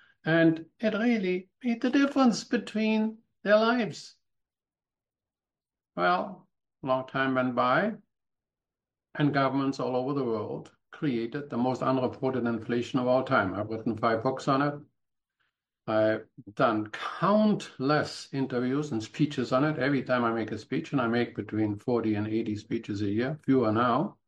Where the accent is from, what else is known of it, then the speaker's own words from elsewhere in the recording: Germany; moved away as an adult; now in Canada; Now, when I came from Germany, this is not what we did. People rented.